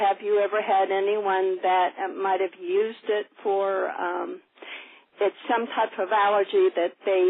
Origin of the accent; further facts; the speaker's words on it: Venice, Florida, United States; I'm from Venice, Florida.